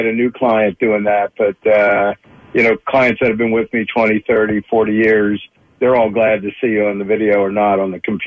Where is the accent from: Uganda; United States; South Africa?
United States; Philadelphia, Pennsylvania; moved away as an adult; I'm 70 years old. I grew up in Philadelphia, lived out here in Kentucky for the last 50 years.